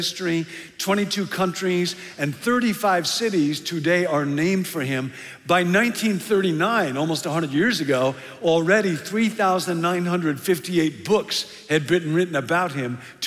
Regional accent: Illinois, United States; I grew up in Illinois. Every school kid read about Lincoln.

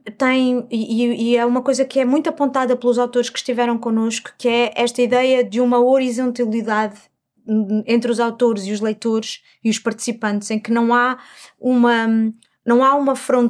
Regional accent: Lisbon, Portugal; E eu cresci no Príncipe Real, portanto, Príncipe Real.

